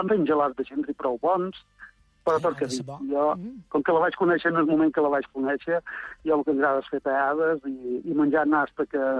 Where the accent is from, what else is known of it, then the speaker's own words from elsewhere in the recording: Sant Carles, Balearic Islands, Spain; quan la primera tele va arribar en el meu poble, Sant Carlos